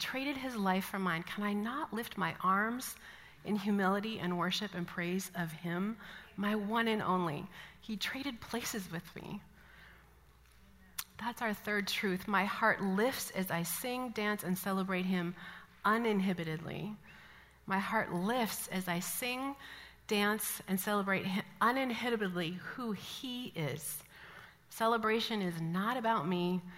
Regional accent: Midwest, United States; I'm from a conservative Christian background and I'm from the Midwest

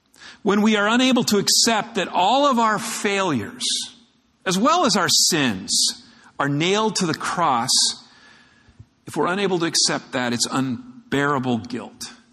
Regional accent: California, United States; I grew up in Orange County, and I was in the shadow of Anaheim Stadium, where the California Angels at that time played.

